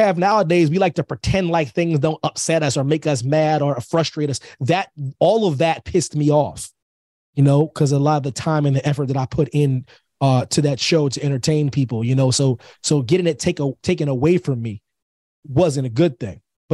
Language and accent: English; Pennsylvania, United States; Pennsylvania is my home state, military kid and whatnot, but Pennsylvania is my home for various reasons